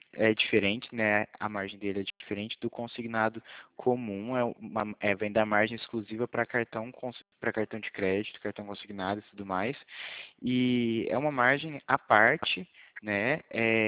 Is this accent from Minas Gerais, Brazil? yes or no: no; Franca, São Paulo, Brazil; Meu DDD é 16, tá? Eu sou aqui da cidade de Franca.